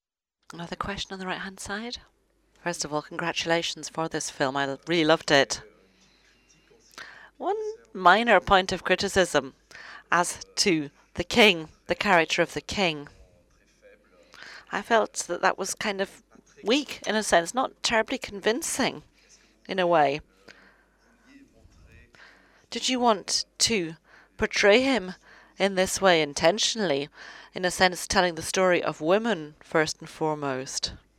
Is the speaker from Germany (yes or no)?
yes; Germany; I'm German. I'm from Germany.